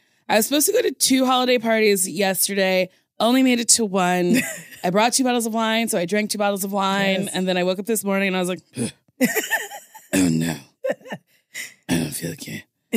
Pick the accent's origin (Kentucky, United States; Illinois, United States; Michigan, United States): Illinois, United States; Chicago; now in New York, United States; So when I moved to New York, white people would be like, oh, I'm from Chicago. I'm like, you're from a suburb. Surely you don't mean my Chicago.